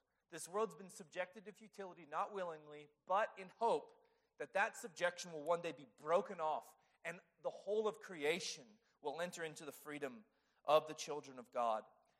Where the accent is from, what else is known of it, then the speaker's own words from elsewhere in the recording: West Virginia, United States; now in South Carolina, United States; I grew up in West Virginia, and I learned one side of the history of what was called, for me, the Civil War.